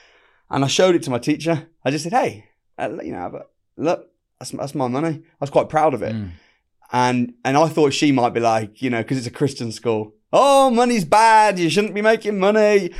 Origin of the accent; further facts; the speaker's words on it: Warsaw, Masovian Voivodeship, Poland; Well, I grew up in Warsaw, which probably didn't help me, because then when I got into the business world and all the etiquette, I didn't understand the etiquette at all.